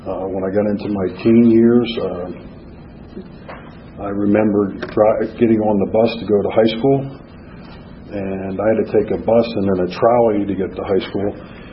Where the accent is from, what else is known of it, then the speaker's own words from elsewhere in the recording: Philadelphia, Pennsylvania, United States; I grew up in Philadelphia. Where I was one of seven kids, Irish Catholic family, seven kids in 9 years.